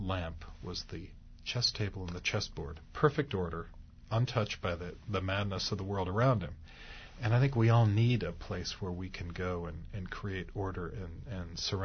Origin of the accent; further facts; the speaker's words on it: California, United States; also born or lived in St. Louis, Missouri; I'm from St. Louis. Grew up in California, went back to St. Louis as a graduate student, and still have some friends there and family.